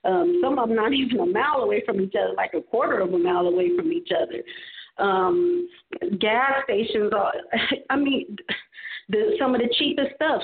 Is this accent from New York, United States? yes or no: no; Fresno, California, United States; not when I was growing up in Southwest Fresno.